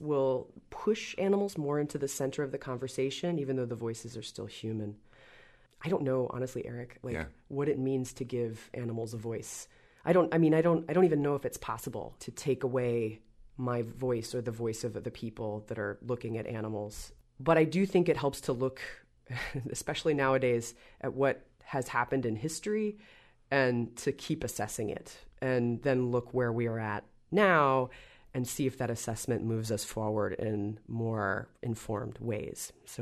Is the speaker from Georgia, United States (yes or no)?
yes; Georgia, United States; And where I grew up in Georgia, there were no cross spiders.